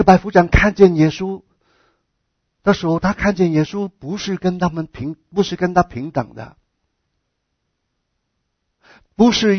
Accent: China; 我们中国人常常都有这样一个观念

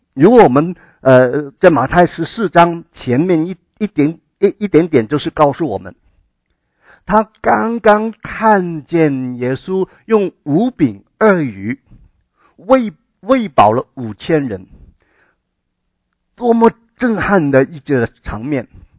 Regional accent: China; 可能我们中国人啊，从小就读武侠小说啊

